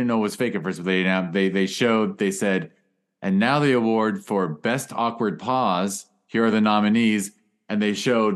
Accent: California, United States; growing up in California and living in multi-ethnic communities

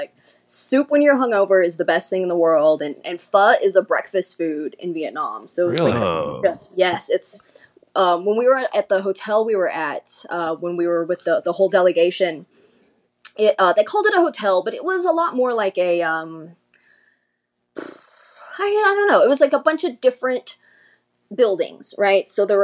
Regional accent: United States; You know, like as an American, our heroes are all either monsters or they're fictional characters, right?

